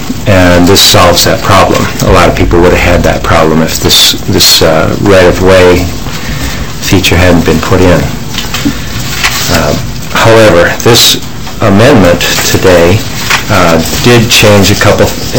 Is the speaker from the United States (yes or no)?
yes; White Bear Lake, Minnesota, United States; I'm from White Bear Lake.